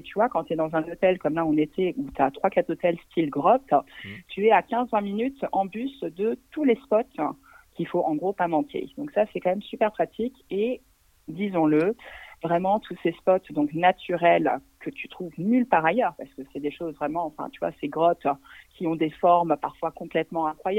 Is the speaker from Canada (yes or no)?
no; France; nous, en tant que Français, on ne connaît pas forcément le cinéma turc